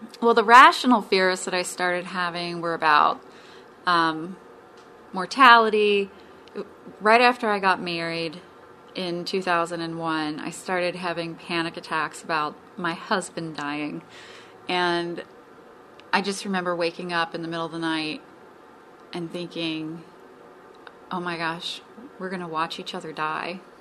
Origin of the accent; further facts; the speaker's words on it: Cincinnati, Ohio, United States; And then I'm from Cincinnati, and when I was a kid, we had an aquarium at the zoo that no longer exists